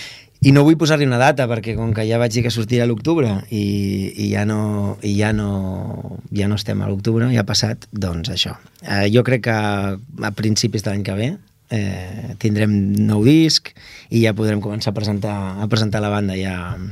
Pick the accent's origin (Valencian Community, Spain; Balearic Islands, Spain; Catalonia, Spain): Catalonia, Spain; jo sóc català, penso en català, i amb això ja t'ho dic tot, però no tinc cap inconvenient, tinc una sort brutal de ser bilingüe 100%